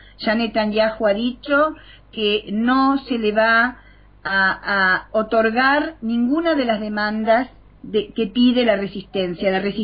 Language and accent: Spanish; Argentina; esta es la parte que nos toca a nosotros como argentinos